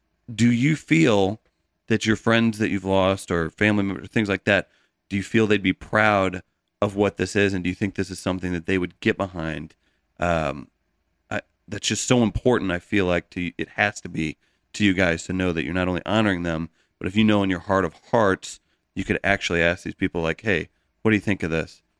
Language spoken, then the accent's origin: English; Farmington, Missouri, United States; I'm from Farmington, Missouri.